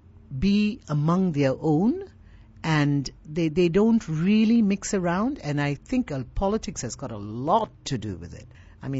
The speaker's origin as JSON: {"language": "English", "town": "Kampung Pandan", "region": "Kuala Lumpur", "country": "Malaysia", "tie": "born or raised there", "said": "we grew up in Kamun Pandan area, Jalan Shah Bandar. And in that area, it was all government servants."}